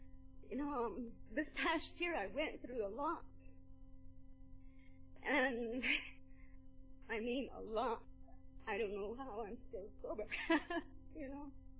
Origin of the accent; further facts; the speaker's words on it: Acoma Pueblo, New Mexico, United States; I'm from Acoma. I'm from Acoma Pueblo.